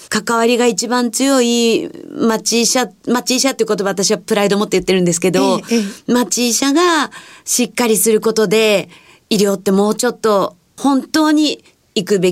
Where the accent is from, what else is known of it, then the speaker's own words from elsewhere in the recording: Yokohama, Kanagawa, Japan; 現在は地元の横浜で6年前から開業して、地域密着です。